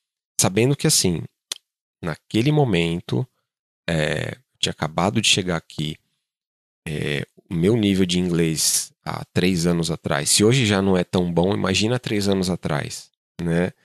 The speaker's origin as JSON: {"language": "Portuguese", "country": "Brazil", "moved": "as an adult", "lives_now": "New Zealand", "said": "gente chegou aqui, né, na Nova Zelândia em julho de 2022, né, há quase 3 anos atrás. E desde quando a gente saiu do Brasil"}